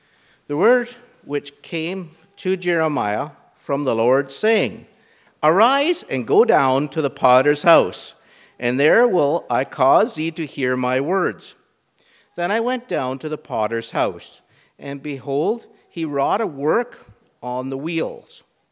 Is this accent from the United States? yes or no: no; India; when I was growing up in India, it was very common in the villages.